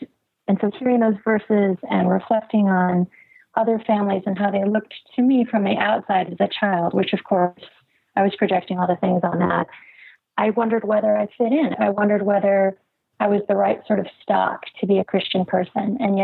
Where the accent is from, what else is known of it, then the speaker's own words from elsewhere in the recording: Wheaton, United States; I grew up here in Wheaton where I live now.